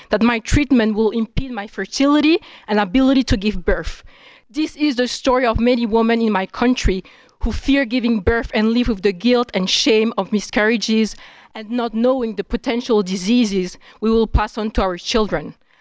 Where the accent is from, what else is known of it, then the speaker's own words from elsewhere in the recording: French Polynesia; from French Punjab Mauhinui, where France conducted 196 nuclear tests over 30 years, from 1966 to 1996.